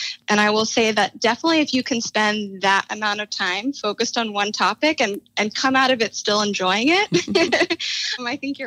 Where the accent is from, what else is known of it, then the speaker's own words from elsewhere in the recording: New Orleans, Louisiana, United States; Yeah. So I grew up in New Orleans. That's where my family's been for quite some time. And I'm one of four kids.